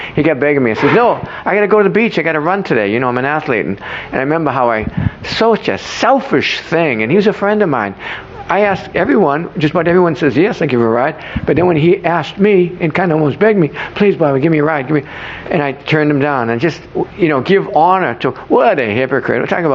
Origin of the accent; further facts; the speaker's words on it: Boston, Massachusetts, United States; but still in my early 20s, where I grew up in Boston.